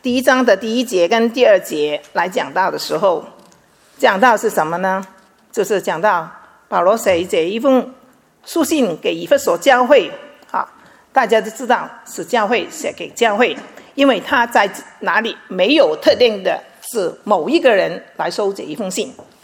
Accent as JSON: {"language": "Chinese", "country": "China", "said": "你知道吗？我们中国人很喜欢人胖胖的、肥肥的"}